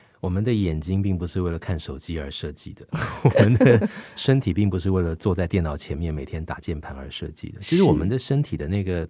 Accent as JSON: {"language": "Chinese", "region": "Taipei", "country": "Taiwan", "tie": "born or raised there", "said": "我们自己家住在台北瑞安街，"}